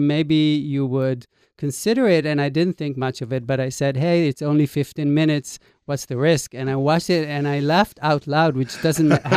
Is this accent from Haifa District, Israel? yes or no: yes; Haifa, Haifa District, Israel; which happens in my hometown in Haifa, Israel.